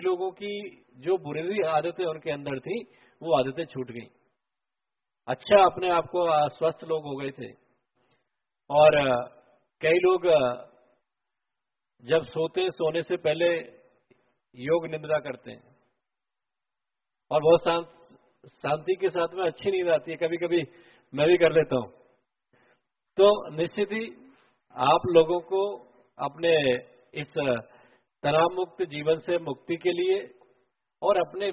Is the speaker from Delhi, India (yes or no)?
no; Bulandshahr, Uttar Pradesh, India; क्योंकि मैं बुलंदशहर से हूं और मेरा एरिया ज्यादातर गांव का एरिया है, अभी भी 90% आबादी गांव में ही रहती है मेरे क्षेत्र में।